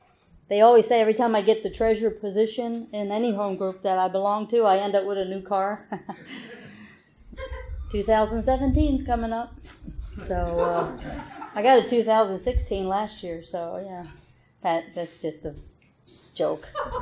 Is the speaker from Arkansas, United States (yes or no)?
no; Baltimore, Maryland, United States; As growing up in South Baltimore, that's what I saw all my sisters do.